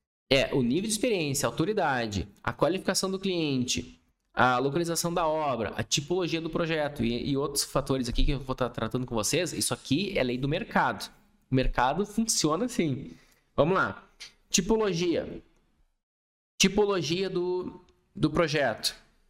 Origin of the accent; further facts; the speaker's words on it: Passo Fundo, Rio Grande do Sul, Brazil; born there; Passo Fundo é uma cidade pequenininha, onde eu nasci, lá no interior do Rio Grande do Sul.